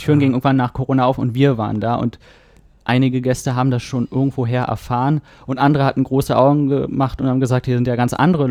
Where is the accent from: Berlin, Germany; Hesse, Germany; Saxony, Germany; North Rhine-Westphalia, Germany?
Berlin, Germany; now in Hamburg, Germany; Wir kommen aus Berlin.